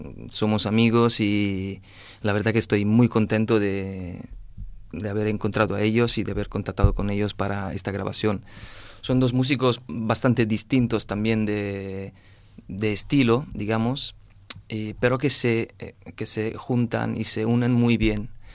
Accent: Lazio, Italy; Spanish is a second language; moved away as an adult; now in Spain; Es un pueblo al sur de Roma, más o menos a 80 kilómetros.

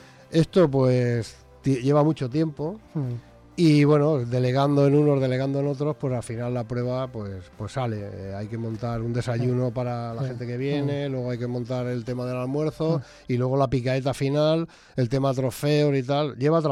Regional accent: Petrel, Valencian Community, Spain; como del pueblo que soy de Petrel, la Sierra del Cid, por supuesto.

